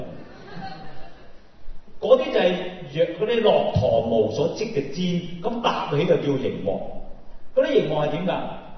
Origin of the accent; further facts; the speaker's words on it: Hong Kong; 因為嗰啲丹麥人6.7尺，我哋香港人5.7尺，爭一尺